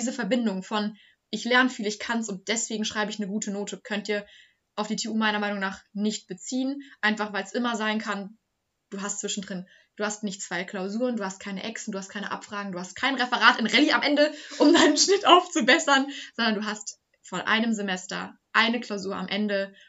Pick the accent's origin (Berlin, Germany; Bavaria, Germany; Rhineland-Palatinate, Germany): Bavaria, Germany; Also ich hatte in Bayern, muss man vielleicht dazu sagen, dass ich nicht aus Hessen komme, ein 1,5 Abi.